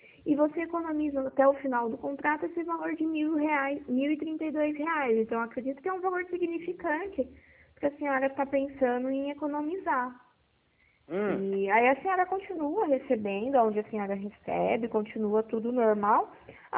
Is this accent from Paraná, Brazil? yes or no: no; Pirassununga, São Paulo, Brazil; eu também sou da cidade de Pirassununga.